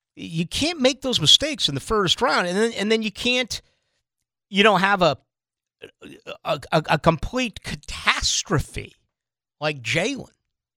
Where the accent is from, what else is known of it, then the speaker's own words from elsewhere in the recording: Boston, Massachusetts, United States; I mean, when I grew up in Boston, you mentioned the name Jeff Bagwell